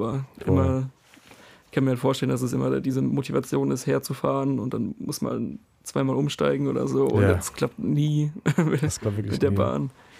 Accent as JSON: {"language": "German", "town": "Heidelberg", "region": "Baden-Württemberg", "country": "Germany", "said": "Ich komme ja ursprünglich aus Heidelberg."}